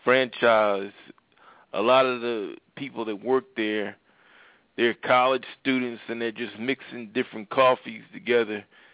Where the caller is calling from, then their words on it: Pennsylvania, United States; I'm calling from Pennsylvania.